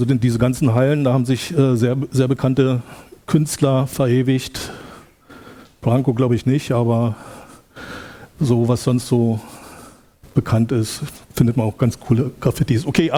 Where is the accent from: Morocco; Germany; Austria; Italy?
Germany; Berlin; ich komme aus Berlin, aus Ostberlin.